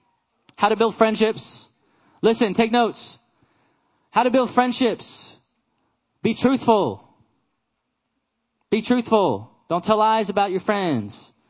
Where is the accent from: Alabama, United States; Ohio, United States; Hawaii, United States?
Hawaii, United States; I was bullied in Hawaii because I looked like a white kid, even though I'm Hawaiian.